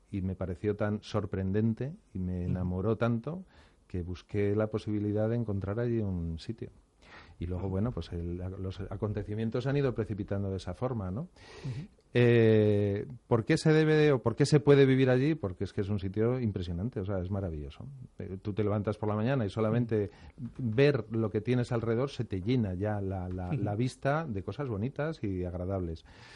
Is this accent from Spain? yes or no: yes; Madrid, Community of Madrid, Spain; now in La Iruela, Spain; yo soy madrileño. Soy madrileño y yo elegí La Iruela, o La Iruela me eligió a mí, no lo sé quién eligió a quién, pero yo llegué allí en el año 89, 88, 89